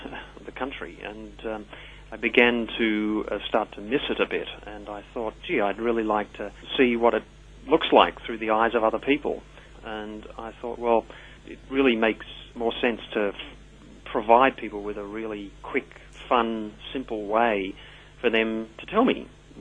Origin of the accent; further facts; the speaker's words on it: Australia; The whole point of being Australian is not to tell anybody anything.